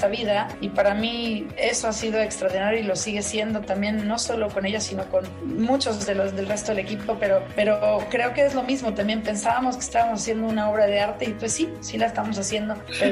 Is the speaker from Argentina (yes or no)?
no; Mexico; como persona, como amiga, como ser humano, como mexicana y como mujer también